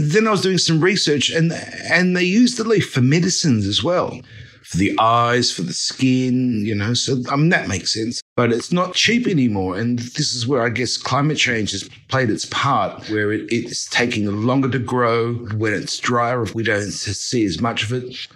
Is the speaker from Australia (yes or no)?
yes; Australia; moved away as an adult; now in Fiji; I'm a chef in Fiji. I'm an Australian. I'm an Australian Chinese who got lost in the Pacific Islands more than 10 years ago.